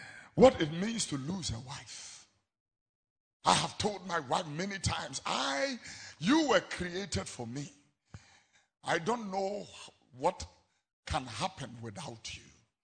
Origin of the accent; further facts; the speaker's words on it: Ghana; That young man was also my friend in YPG and Blue Cross whilst I was growing up in the Presbyterian Church of Ghana.